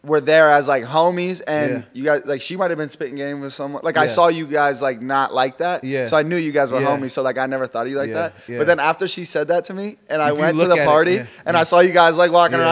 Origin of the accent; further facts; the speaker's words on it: Pittsburgh, Pennsylvania, United States; like I'm from Pittsburgh, Pennsylvania.